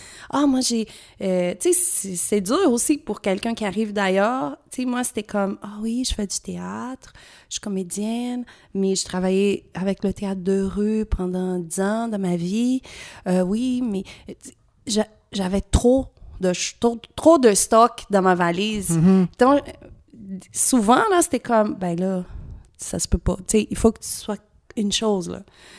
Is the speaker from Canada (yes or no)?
no; Brazil; French is a second language; moved away as an adult; Et en plus, je viens du Brésil